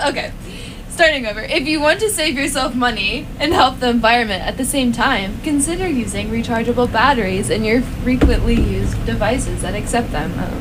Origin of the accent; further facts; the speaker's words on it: North Carolina, United States; I'm from North Carolina.